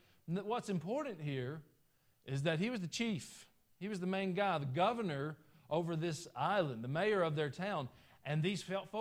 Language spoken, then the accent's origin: English; United States; I'm an American. We see things different than the rest of the world, I think.